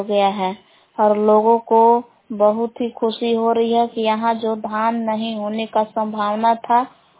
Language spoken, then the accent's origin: Hindi; Belan, Bihar, India; ग्राम बेलां जिला कैमूर बाबू के निवासी हूँ।